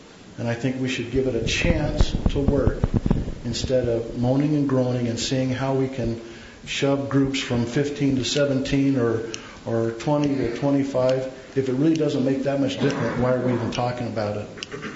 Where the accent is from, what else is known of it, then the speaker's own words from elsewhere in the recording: West Jordan, Utah, United States; I'm from West Jordan.